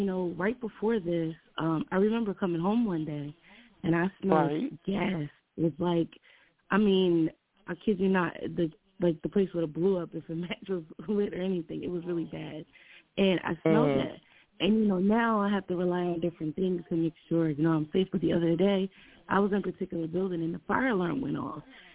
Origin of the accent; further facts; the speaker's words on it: New Jersey, United States; I'm from Jersey, and I'm doing fine.